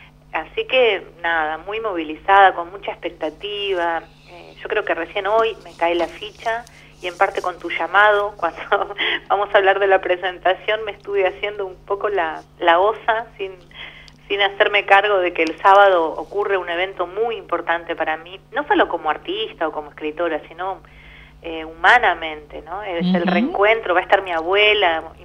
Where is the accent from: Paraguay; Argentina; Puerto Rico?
Argentina; Patagonia; Yo soy re patagónica también con esos gustos